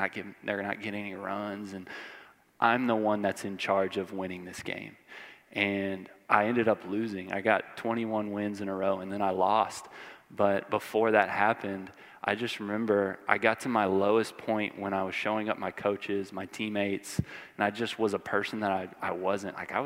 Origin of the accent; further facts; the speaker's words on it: Houston, Texas, United States; So I grew up in Houston, Texas. I was born to a baseball family.